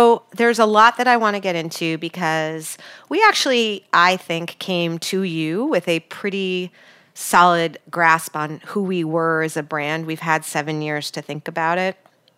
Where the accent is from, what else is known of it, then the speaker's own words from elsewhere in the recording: New York, United States; I'm a New Yorker?